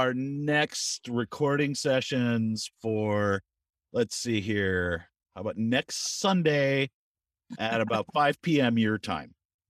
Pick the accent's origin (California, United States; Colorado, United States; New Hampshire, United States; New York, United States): California, United States; Los Gatos; I grew up in the Bay Area. I grew up in Los Gatos, California, which is a suburb of San Jose.